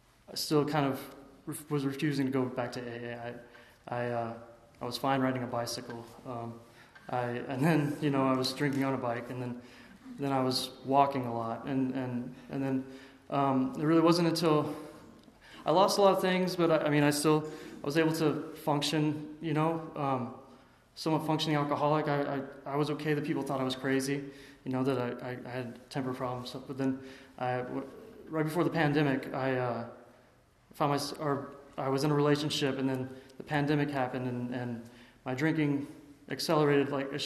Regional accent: the South, United States; I come from a religious background. I'm from the South. My family was raised a Methodist

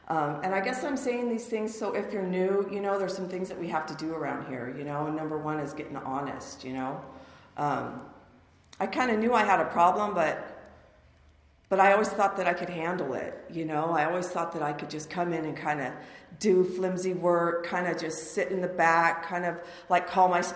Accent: Palmdale, California, United States; And I grew up here in Palmdale. East Side, Palmdale. These are my stomping grounds, you know. And it was a stretch to get me anywhere out of Palmdale.

